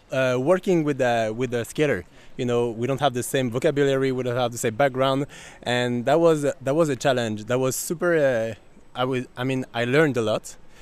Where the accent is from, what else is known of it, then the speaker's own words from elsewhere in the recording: France; English is a second language; I'm from France